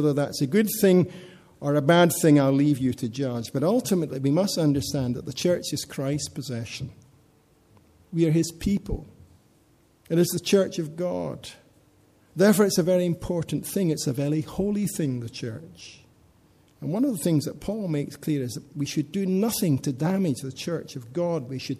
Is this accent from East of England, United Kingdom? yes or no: no; Scotland, United Kingdom; I grew up in Scotland, so the state church there was the Church of Scotland.